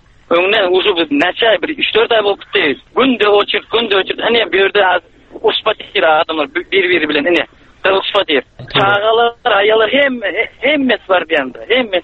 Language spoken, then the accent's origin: Turkmen; Karakalpakstan, Uzbekistan; Men Özbekistan'dan Tahyataş şäherinde ýaşaýan.